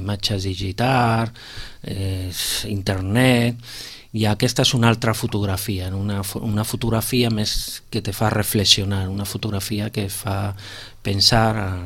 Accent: Canary Islands, Spain; Jo vinc de Canàries i allí he exposat molta fotografia

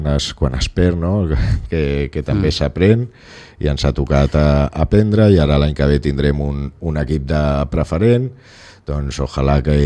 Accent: Sitges, Catalonia, Spain; Memòria de que som gent de Sitges.

